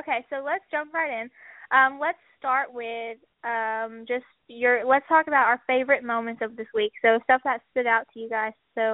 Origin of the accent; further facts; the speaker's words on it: the South, United States; Like, we didn't act like that when I was growing up. Like, I'm from the South. You don't act like that.